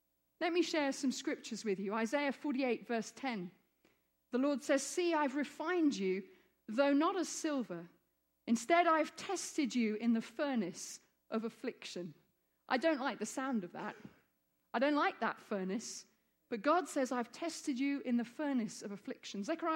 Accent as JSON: {"language": "English", "country": "Egypt", "tie": "born or raised there", "said": "But for all the time I was growing up in Egypt, I'm half Egyptian, half English, the church in Egypt was like a big sleeping giant"}